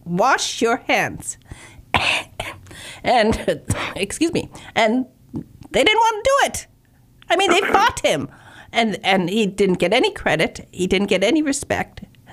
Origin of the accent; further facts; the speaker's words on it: Detroit, Michigan, United States; because I was raised in Detroit. All of my family worked for Ford.